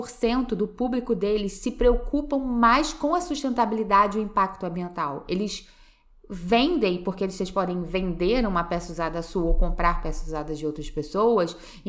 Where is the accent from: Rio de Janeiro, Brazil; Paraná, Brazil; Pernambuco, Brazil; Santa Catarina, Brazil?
Rio de Janeiro, Brazil; Eu, como boa carioca